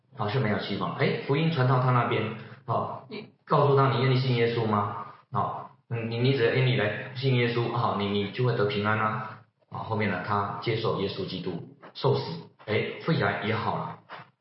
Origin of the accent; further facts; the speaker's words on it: China; 我们是中国人哈，所以我们要顺从啊中国的法律啊